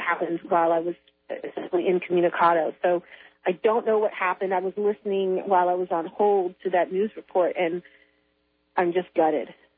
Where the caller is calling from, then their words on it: London, United Kingdom; I am calling you from London, England.